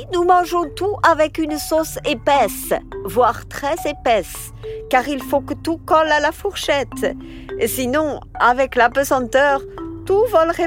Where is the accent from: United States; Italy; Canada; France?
United States; Albuquerque, New Mexico; French is a second language; Je viens d'Albuquerque, en Nouveau-Mexique, aux États-Unis.